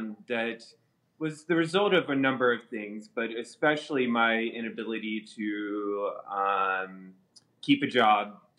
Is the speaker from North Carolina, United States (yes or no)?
yes; North Carolina, United States; moved away as an adult; Well, you know, I lived in North Carolina for all of my life until I was, I guess, 36, 37